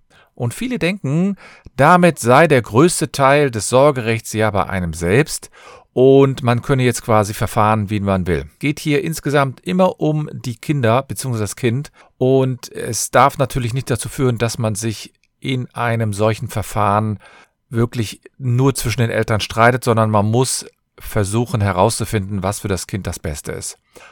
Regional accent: Cologne, North Rhine-Westphalia, Germany; Ich bin Fachanwalt für Familienrecht und ich komme aus Köln

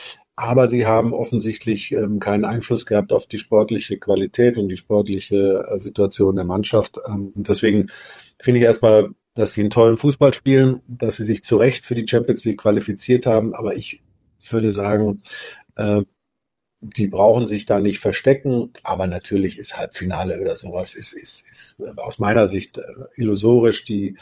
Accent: Tübingen, Baden-Württemberg, Germany; ich komme eben aus der Region. Ich bin in Tübingen groß geworden, in Stuttgart zur Schule gegangen

